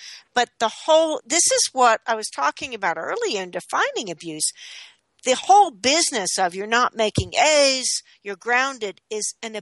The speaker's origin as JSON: {"language": "English", "town": "Princeton", "region": "New Jersey", "country": "United States", "tie": "born or raised there", "said": "because I grew up in Princeton, New Jersey, and in a way, it was a different time."}